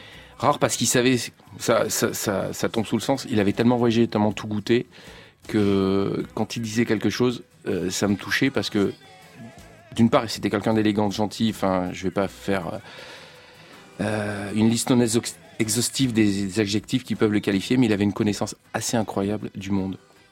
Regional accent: Valence, Auvergne-Rhône-Alpes, France; born there; c'est un déjeuner dans la ville où je suis né, à Valence.

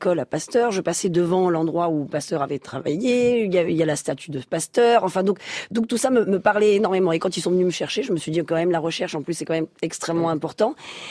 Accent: Cévennes, France; moi je viens des Cévennes

